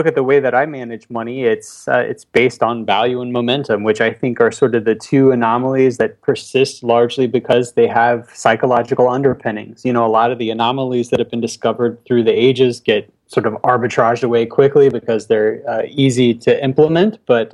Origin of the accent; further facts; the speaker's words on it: Alabama, United States; there's complicated explanations for it, but I'm from Alabama, so we'll skip all that.